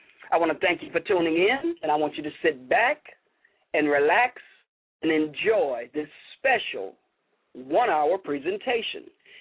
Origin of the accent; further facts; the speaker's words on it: Chicago, Illinois, United States; Yes, I did say Chicago because that's my hometown